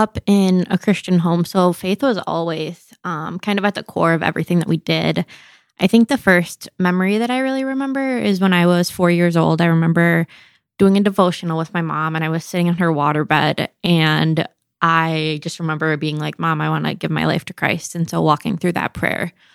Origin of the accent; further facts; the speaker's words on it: Oshkosh, Wisconsin, United States; I grew up in Oshkosh.